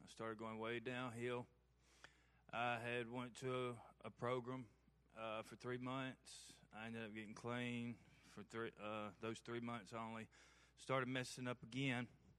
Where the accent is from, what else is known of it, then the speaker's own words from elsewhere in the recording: Harpersville, Alabama, United States; I'm 35 years old. I'm from Shelby County, Harpersville, Vinson area. I grew up in a good family with my grandparents